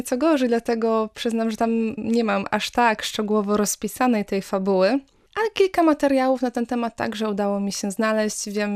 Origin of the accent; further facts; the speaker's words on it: Gdańsk, Pomeranian Voivodeship, Poland; ja sama pochodzę z Gdańska i zawsze gdziekolwiek będę na świecie, gdziekolwiek będę mieszkać, będzie to moje miejsce na ziemi, jak Gdańsk.